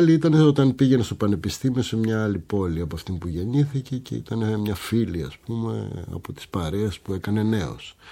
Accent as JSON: {"language": "Greek", "country": "France", "second_language": "Greek", "lives_now": "Greece", "said": "είμαι Γάλλος με γερμανική καταγωγή που ζει στην Ελλάδα"}